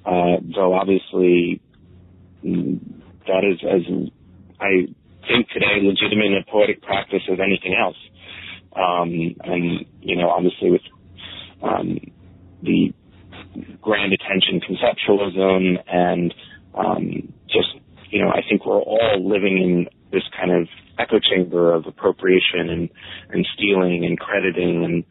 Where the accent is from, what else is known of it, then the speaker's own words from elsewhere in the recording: South Brunswick, New Jersey, United States; also born or lived in Staten Island; Born, but not raised. In Staten Island, but I grew up in New Jersey.